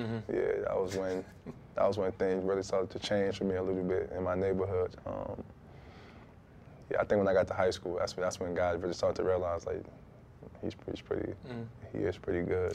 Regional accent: New York City, New York, United States; growing up in New York, being a New York City kid, you know, knowing the history of the Apollo

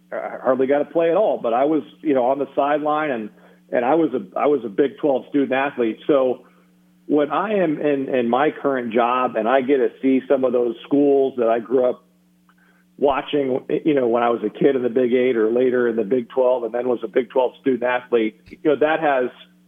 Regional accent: Lincoln, Nebraska, United States; That's how I grew up. I grew up in the Missouri Synod Lutheran Church in Lincoln, went to Faith Lutheran Church.

